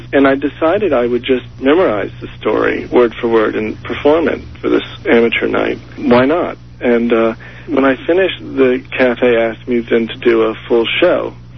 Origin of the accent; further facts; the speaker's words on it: Lexington, Virginia, United States; I'm from Lexington, Virginia, and I went to Columbia, and while I was at Columbia and I would tell people that I was from Lexington, they would immediately say, Massachusetts.